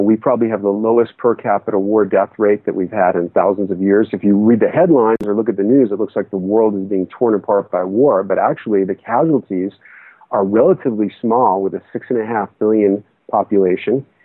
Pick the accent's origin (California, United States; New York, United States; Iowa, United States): New York, United States; I'm from New York, and I remember calling my parents who still live in the Bronx